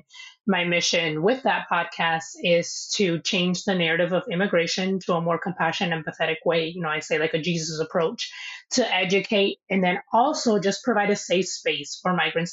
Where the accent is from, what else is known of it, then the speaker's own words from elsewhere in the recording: Michigan, United States; So growing up in Michigan, there wasn't a lot of Dominicans. Now there's more. But when I was growing up, there wasn't that many.